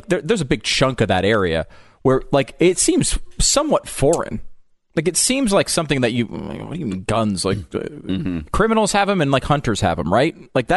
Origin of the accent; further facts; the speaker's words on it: Connecticut, United States; I grew up in Connecticut, where just there's not a gun culture there, really.